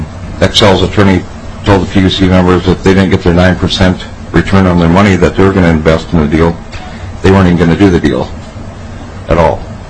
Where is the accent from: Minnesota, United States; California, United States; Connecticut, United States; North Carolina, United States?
Minnesota, United States; Brainerd; and I'm from Brainerd, Minnesota.